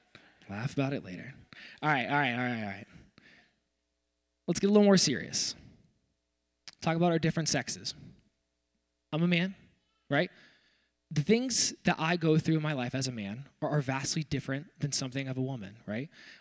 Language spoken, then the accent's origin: English; Dallas, Texas, United States; moved away; I was born in Dallas, Texas. I spent the first half of my life down there.